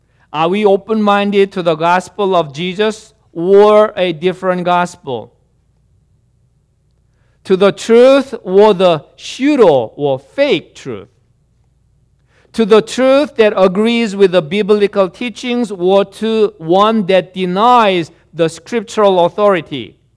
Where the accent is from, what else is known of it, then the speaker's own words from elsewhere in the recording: South Korea; moved away; When I was growing up in Korea